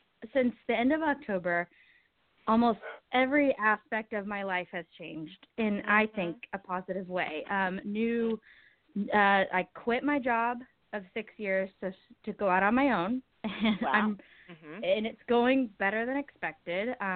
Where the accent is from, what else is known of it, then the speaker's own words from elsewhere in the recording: Brandon, Florida, United States; born there; And I was born in Brandon, Florida at 3:39 a.m.